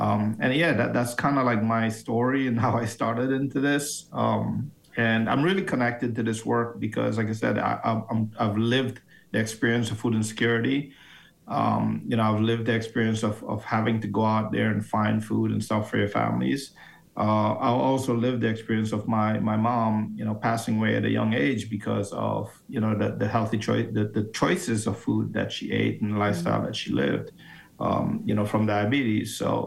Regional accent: Trinidad & Tobago; moved away as an adult; now in United States; Well, personally, I mean, I grew up in Trinidad and Tobago. I grew up very poor, very food insecure. Moved to the U.S. in 1998. I was 18 at the time.

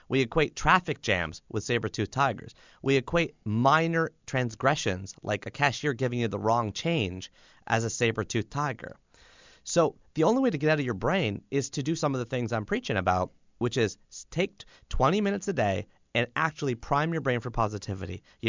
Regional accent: Canada; And yes, I'm from Canada, so my examples are all hockey.

